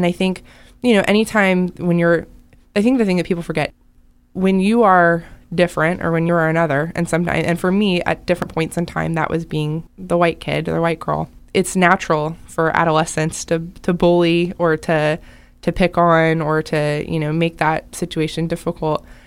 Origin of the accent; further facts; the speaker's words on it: Tulsa, Oklahoma, United States; I think it was those early experiences of growing up in Tulsa, Oklahoma, in the way that I did, going to the schools that I did